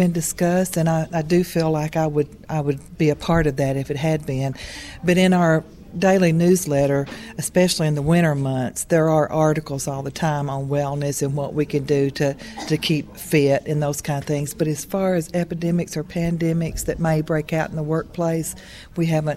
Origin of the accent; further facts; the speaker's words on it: Paducah, Kentucky, United States; I'm from Paducah, Kentucky.